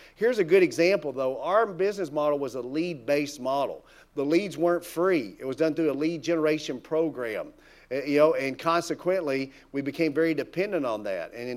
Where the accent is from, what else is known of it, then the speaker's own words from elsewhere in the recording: Tennessee, United States; I'm from Tennessee and I'm not great with math.